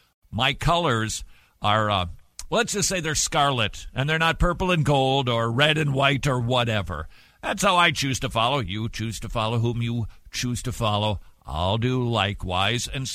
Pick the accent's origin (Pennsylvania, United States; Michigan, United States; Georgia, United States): Georgia, United States; Atlanta; was interested, of course, to tune into what used to be my hometown team because I don't get enough disappointment with the Atlanta Falcons.